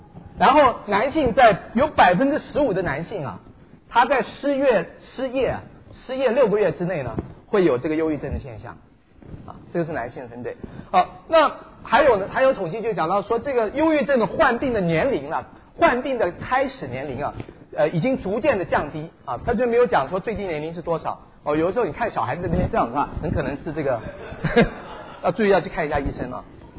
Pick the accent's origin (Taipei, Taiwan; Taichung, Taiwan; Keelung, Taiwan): Taipei, Taiwan; 我是在台北长大的孩子，我很少看到那些东西